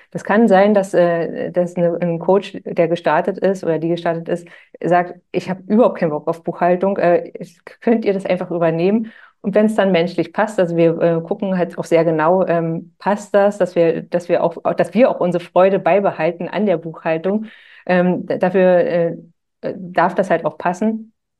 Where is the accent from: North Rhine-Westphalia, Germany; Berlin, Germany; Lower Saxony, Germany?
Berlin, Germany; wir kommen aus dem Süden von Berlin.